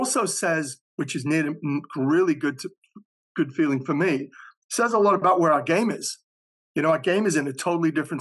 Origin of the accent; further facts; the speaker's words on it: Ghana; I'm not African-American, I'm from Ghana.